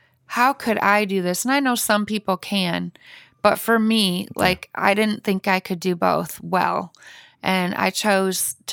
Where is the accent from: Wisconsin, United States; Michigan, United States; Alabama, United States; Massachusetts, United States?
Michigan, United States; Well, I grew up in Michigan on a farm. On a 100-acre farm mm-hmm. out in the middle of nowhere